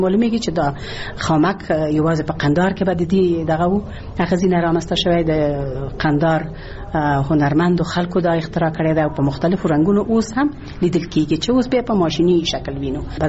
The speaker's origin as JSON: {"language": "Pashto", "region": "Ghazni", "country": "Afghanistan", "tie": "born there", "said": "زه په غزنی کې زیږیدلې ما او د غزنی خلک مم لیدلې دي"}